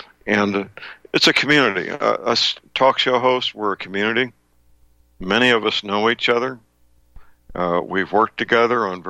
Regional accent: St. Louis, Missouri, United States; Dr. Leonard Wilbert is a chiropractic physician living and working in my hometown, St. Louis, Missouri.

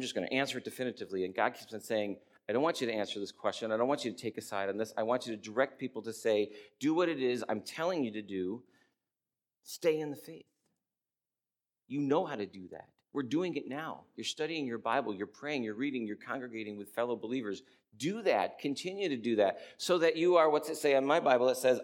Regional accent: New York, United States; Where I grew up in Western New York, upstate New York is a completely different place

